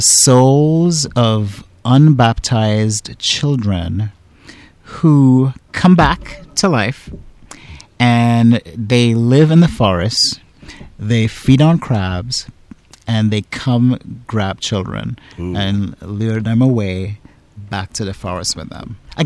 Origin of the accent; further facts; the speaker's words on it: Trinidad & Tobago; But really just fascinating characters that we grew up in Trinidad hearing about, you know?